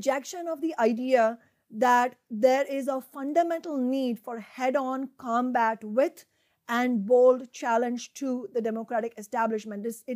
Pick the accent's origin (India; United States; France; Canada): India; my home country, India, it doesn't have just two parties.